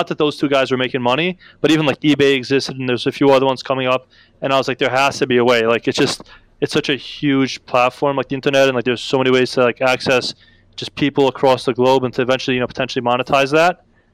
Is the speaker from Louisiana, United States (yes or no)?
no; New Jersey, United States; But the thing is, like, I'm from North Jersey and like I have a lot of family around here.